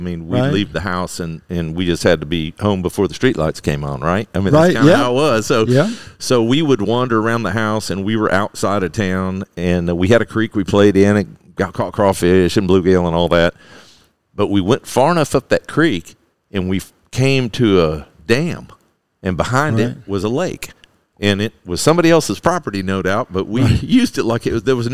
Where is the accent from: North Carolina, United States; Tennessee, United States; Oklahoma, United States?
North Carolina, United States; I grew up outside of Charlotte, North Carolina.